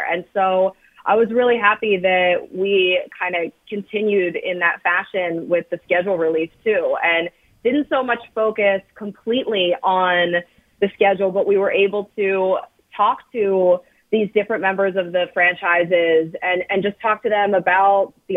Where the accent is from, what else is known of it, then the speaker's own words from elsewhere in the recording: Fort Washington, Pennsylvania, United States; Yeah, I grew up outside of the Philly, outside of the city in Fort Washington.